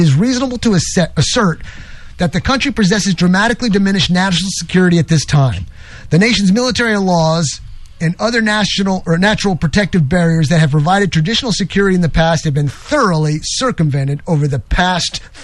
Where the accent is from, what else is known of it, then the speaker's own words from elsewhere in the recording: New York, United States; I don't like to mention this very often, but I'll tell you right now, I'm originally from New York.